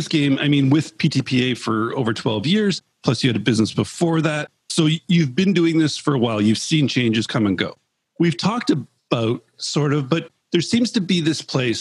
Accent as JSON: {"language": "English", "country": "Canada", "said": "I'm Canadian"}